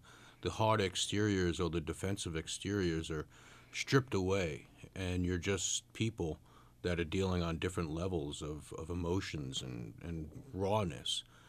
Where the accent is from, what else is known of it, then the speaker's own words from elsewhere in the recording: New York, United States; accent: New York; oh, I grew up in New York. I know all about the Odd Couple.